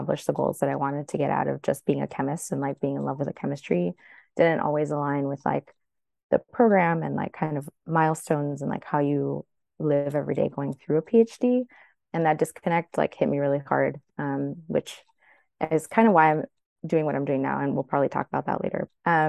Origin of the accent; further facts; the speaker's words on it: Miami, Florida, United States; I grew up in Miami, so I am Latina. My family is in Colombia.